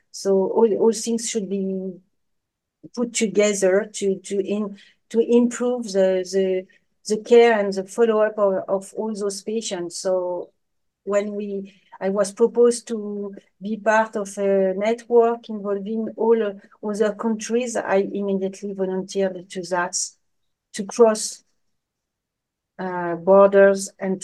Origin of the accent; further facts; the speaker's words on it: France; So, I'm from France.